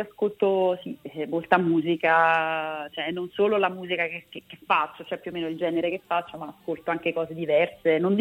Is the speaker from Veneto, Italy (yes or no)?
no; Naples, Campania, Italy; lo dico da napoletana e quindi con un po' di dispiacere